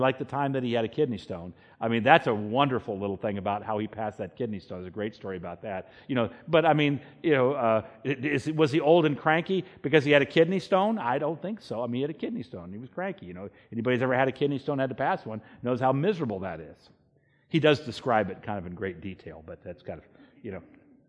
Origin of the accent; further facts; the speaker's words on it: Virginia, United States; you all do know that I grew up in Virginia